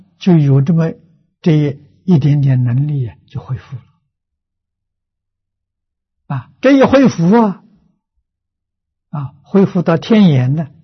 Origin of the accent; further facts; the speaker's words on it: China; 我们中国人讲呢，通灵，有神通的人啊